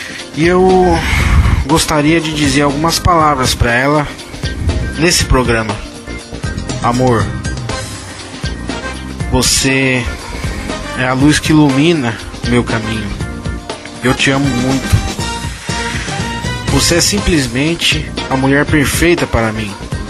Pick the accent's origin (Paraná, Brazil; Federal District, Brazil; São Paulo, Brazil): São Paulo, Brazil; Lucélia; sou da cidade de Lucélia, interior de São Paulo